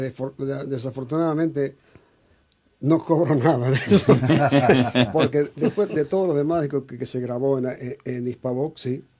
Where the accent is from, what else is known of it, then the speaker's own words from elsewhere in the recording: Argentina; moved away; Yo soy argentino, ¿ya? Pero yo llevo muchísimos años aquí.